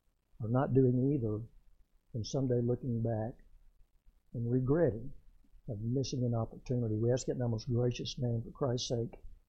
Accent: Waco, Texas, United States; also born or lived in Arlington, United States; So I lived in Arlington, Texas, but I was born and started growing up in Waco, Texas, which is about 100 miles south down back then, Highway 81, before 35 was completed.

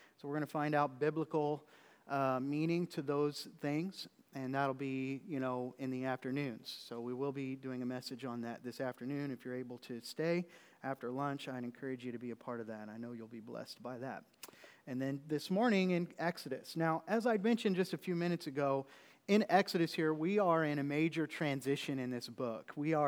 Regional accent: Oklahoma, United States; And I was raised in Oklahoma. And so my family's down there.

